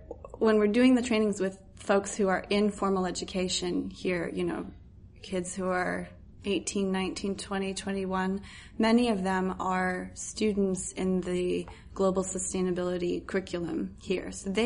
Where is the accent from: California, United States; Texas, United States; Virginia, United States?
Virginia, United States; I grew up right outside of the Washington, D.C. Beltway in Virginia, near the Shenandoah River Valley.